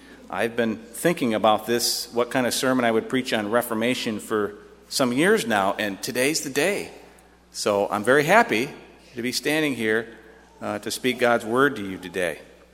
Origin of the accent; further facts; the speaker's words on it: Michigan, United States; now in Illinois, United States; Kind of like I go back home to where I grew up in Michigan a couple of times a year